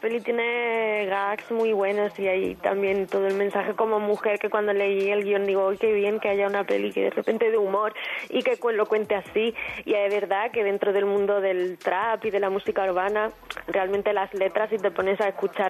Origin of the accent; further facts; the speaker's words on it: Cádiz, Andalusia, Spain; ese Cádiz, y rodar allí en mi tierra